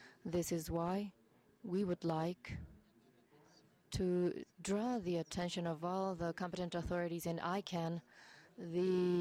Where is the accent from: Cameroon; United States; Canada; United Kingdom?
Cameroon; from Cameroon.